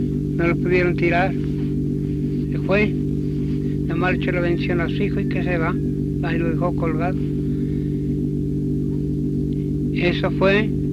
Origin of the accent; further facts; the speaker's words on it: Palpan, Morelos, Mexico; De Palpan, estado de Morelos. Nací en el año de 1888.